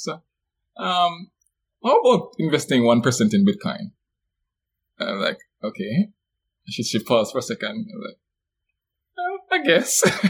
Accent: Jamaica; born there; now in Scarborough, Trinidad and Tobago; I'm a Jamaican born, I guess, if I should label myself, software developer, entrepreneur. I currently live in Trinidad and Tobago.

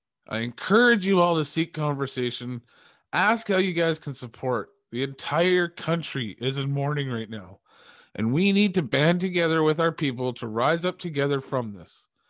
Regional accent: Hurkett, Ontario, Canada; because I was born in Canada. I grew up in a town called Herkett.

